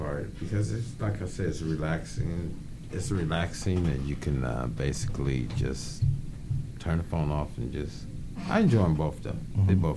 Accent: Gary, Indiana, United States; I'm from Gary.

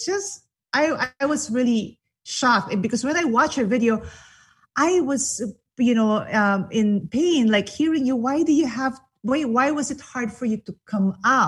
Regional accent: Philippines; English is a second language; I'm from the Philippines, by the way. English is my second language.

